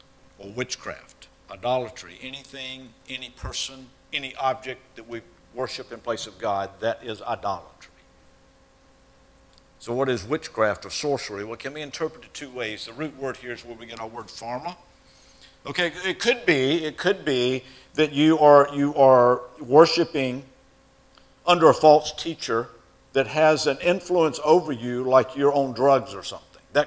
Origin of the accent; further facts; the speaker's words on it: the South, United States; So I'm like, I'm from the South, I like conversations.